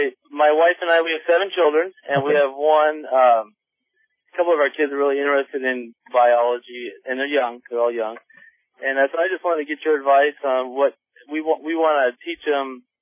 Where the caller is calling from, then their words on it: Mexico; I'm calling from Mexico, actually.